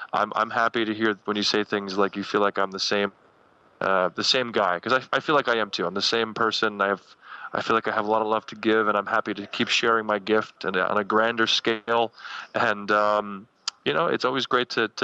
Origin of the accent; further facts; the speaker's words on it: New Jersey, United States; I grew up in New Jersey, and we used to come to New York City a lot as a child